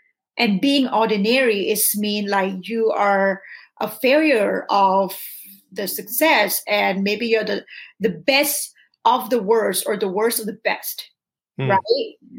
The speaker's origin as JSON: {"language": "English", "country": "Thailand", "tie": "born or raised there", "said": "You know, I came from Thailand, from lower middle class family, totally broken family."}